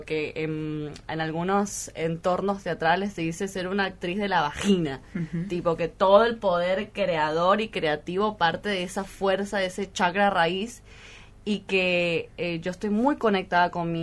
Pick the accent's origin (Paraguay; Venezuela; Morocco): Venezuela; now in Argentina; yo vengo también de otro origen, uh-huh. pero que soy latinoamericana igual. Uh-huh. Entonces, cosas que he visto y he vivido en mi país, que es Venezuela